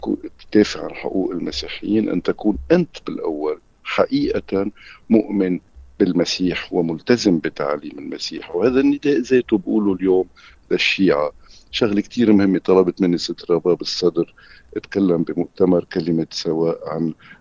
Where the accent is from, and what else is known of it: Lebanon